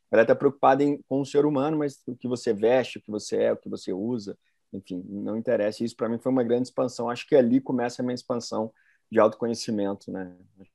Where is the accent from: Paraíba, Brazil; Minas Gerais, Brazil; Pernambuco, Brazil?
Minas Gerais, Brazil; Belo Horizonte; also born or lived in Australia; now in Rio de Janeiro, Brazil; eu sou mineiro, sou de Belo Horizonte, né, moro aqui quase 8 anos, quase 9 anos no Rio, mas eu resolvi em 2010 para 2000, acho que foi 2010 para 2011, eu resolvi abandonar tudo que eu tinha, pegar o dinheiro que eu tinha e me mudei para a Austrália.